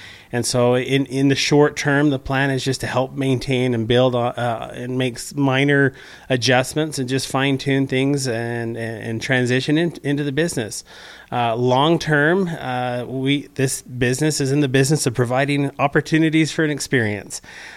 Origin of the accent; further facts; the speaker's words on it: Utah, United States; Sure. So I was born and raised in Southern Utah.